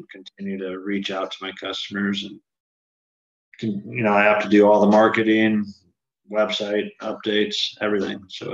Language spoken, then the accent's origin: English; Boise, Idaho, United States; My parents still live in the same house I was born and raised in Boise.